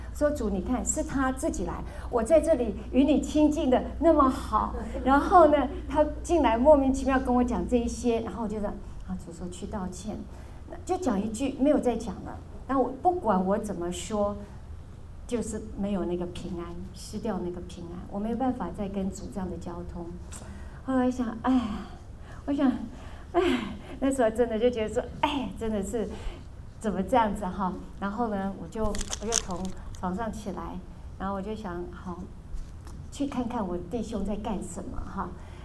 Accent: Taiwan; 我小时候在台湾还是乡下地方还是有看过

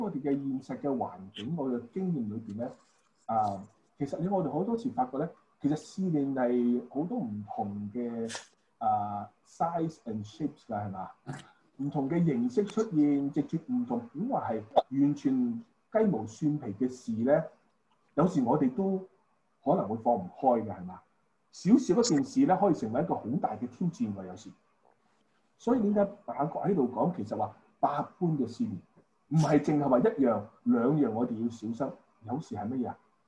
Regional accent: Guangdong, China; 就好似我哋廣東人講話

